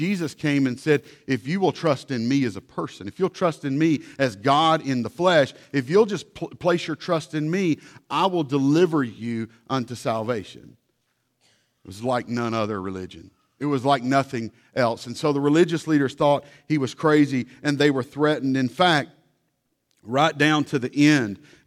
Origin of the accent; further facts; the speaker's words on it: Hurley, United States; We grew up in Hurley. We started driving at the age of 12, I think, you know.